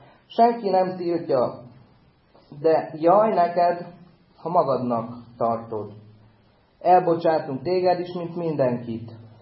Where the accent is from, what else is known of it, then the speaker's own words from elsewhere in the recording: Hungary; én nagy magyar vagyok a szívem mélyén